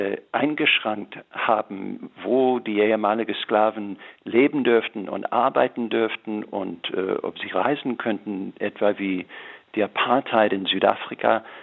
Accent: United States; born there; German is a second language; Aber ich bin in Amerika geboren. Und ich habe als Weißer jede Menge Privilegien genossen

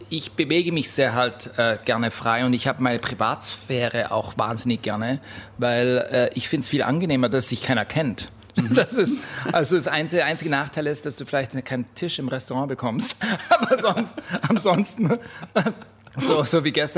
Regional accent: Davos, Graubünden, Switzerland; Ja, ich bin dann in der Schweiz aufgewachsen, in Davos

